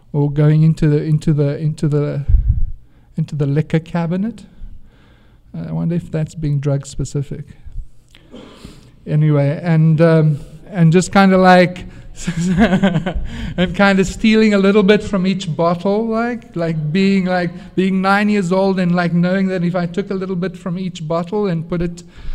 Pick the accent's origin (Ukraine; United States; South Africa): South Africa; now in Canada; I'm South African. I'm living in Canada.